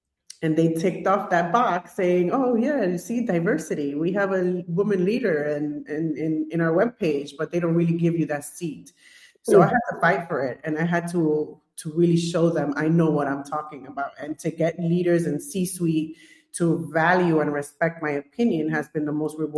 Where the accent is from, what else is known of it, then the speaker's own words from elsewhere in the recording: Bronx, New York, United States; But I come from the I come from the Bronx in New York, born and raised.